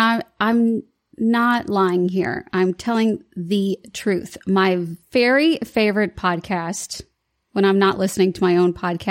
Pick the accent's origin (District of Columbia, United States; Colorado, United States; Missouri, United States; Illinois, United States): Illinois, United States; Chicago; because, you know, we're all from Chicago.